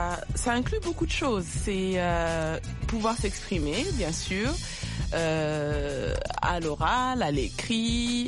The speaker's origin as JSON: {"language": "French", "town": "Grenoble", "region": "Auvergne-Rhône-Alpes", "country": "France", "tie": "born or raised there", "said": "Je suis née, j'ai grandi à Grenoble."}